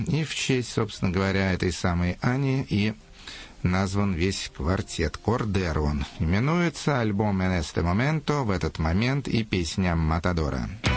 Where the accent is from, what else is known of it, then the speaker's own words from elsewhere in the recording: Yaroslavl, Yaroslavl Oblast, Russia; Ярославль — это мой родной город, я там родился в 1955 году